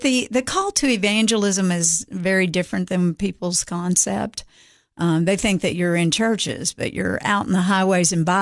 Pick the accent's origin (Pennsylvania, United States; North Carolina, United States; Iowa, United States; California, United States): Pennsylvania, United States; born there; They were from Pennsylvania, but I didn't grow up there. I was born there, and then we left.